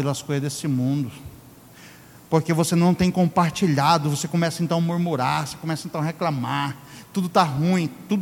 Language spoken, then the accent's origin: Portuguese; Exu, Pernambuco, Brazil; Mas eu nasci em Exu, Pernambuco.